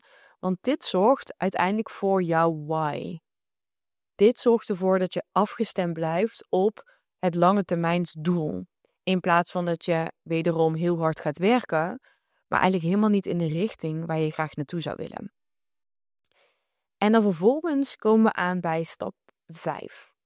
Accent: Netherlands; we moeten vooral als Nederlander, we moeten realistisch zijn

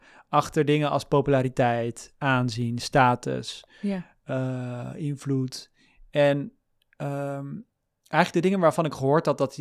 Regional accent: Alphen aan den Rijn, South Holland, Netherlands; Dus ik ben opgegroeid in Alphen aan den Rijn. Dat ligt er midden in de Randstad. Ik vond het daar heel saai.

